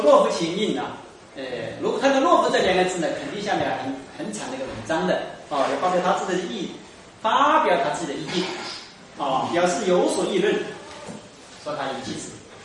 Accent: Wenzhou, Zhejiang, China; 那就好像北京人讲普通话，跟我们温州人讲普通话

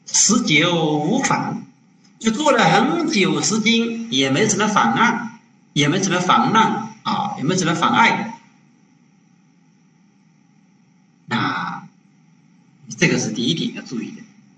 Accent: China; 这个修禅定的这个姿势，我们中国人向来的传统只有单旁，没有双旁。

